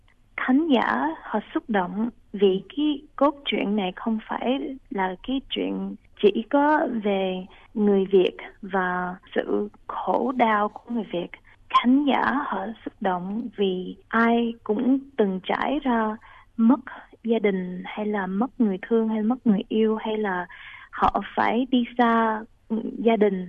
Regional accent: Australia; Em sống ở nước Úc, em ba mẹ em sanh em ở nước Úc, em lớn lên ở đây, em là người Úc.

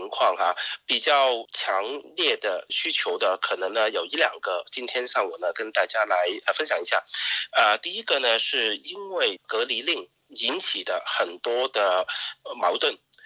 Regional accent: China; 尤其是我们中国人嘛，我们比较喜欢热闹

